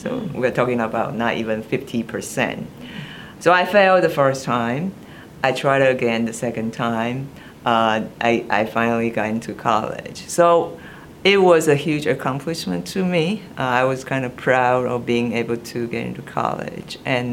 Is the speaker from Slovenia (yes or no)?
no; Taiwan; English is a second language; now in United States; So I really didn't grow up in the United States, right? I grew up in Taiwan, so it was a very different educational system.